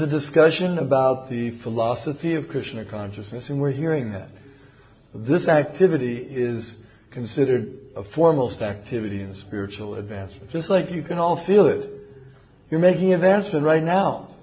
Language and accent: English; Kansas City, Missouri, United States; I'm from Kansas City